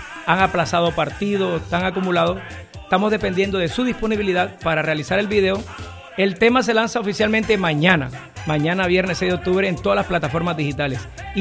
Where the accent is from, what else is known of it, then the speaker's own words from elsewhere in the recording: Colombia; yo soy tropical, folclore, y soy de Colombia.